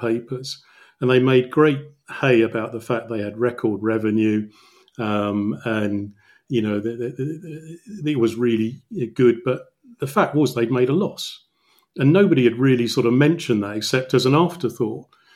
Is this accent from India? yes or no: no; England, United Kingdom; I mean, I am English and I write primarily around English clubs